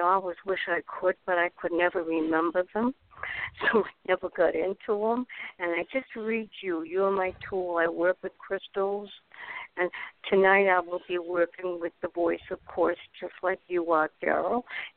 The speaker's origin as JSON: {"language": "English", "town": "Salem", "region": "Massachusetts", "country": "United States", "said": "I'm from Salem, Massachusetts."}